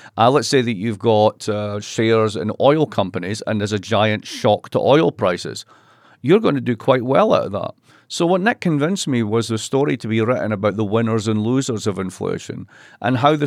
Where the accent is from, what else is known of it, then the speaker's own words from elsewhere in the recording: Scotland, United Kingdom; because I'm Scottish and I'm cheap